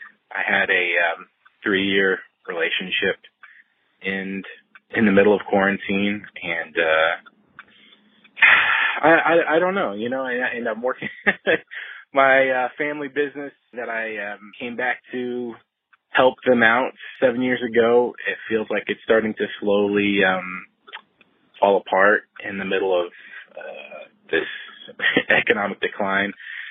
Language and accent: English; Dallas, Texas, United States; I am from Dallas, Texas.